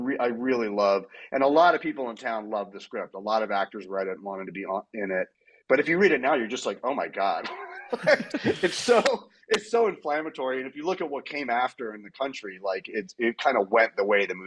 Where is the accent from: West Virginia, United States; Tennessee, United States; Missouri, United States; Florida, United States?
Missouri, United States; St. Louis; And Andy and I grew up in St. Louis in St. Louis and around the Ozarks.